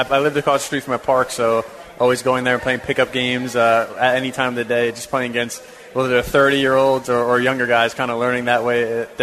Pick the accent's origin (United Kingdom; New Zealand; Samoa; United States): United States; Queens, New York; Yeah, so I'm from Queens, New York, so kind of my whole family played soccer growing up.